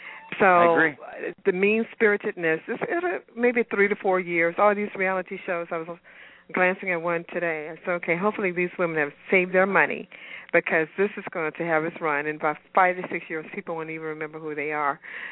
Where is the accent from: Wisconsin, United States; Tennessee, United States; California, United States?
Tennessee, United States; Memphis; also born or lived in Ithaca / Boston; now in Atlanta, United States; So I grew up in Memphis, Tennessee, as well as Casey's mom. We were from Memphis, and then we moved up to go to school in upstate New York at Cornell, and then I moved away.